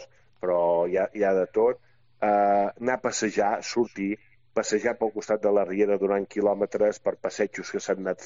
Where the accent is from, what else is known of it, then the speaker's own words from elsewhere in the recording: Arbúcies, Catalonia, Spain; perquè som una vall del Montseny, una vall